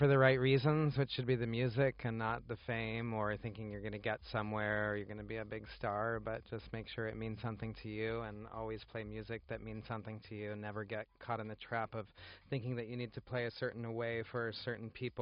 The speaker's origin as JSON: {"language": "English", "town": "Los Angeles", "region": "California", "country": "United States", "tie": "born or raised there", "said": "I didn't really want to get caught up in the rat race of trying to make a name for myself in my hometown, especially LA."}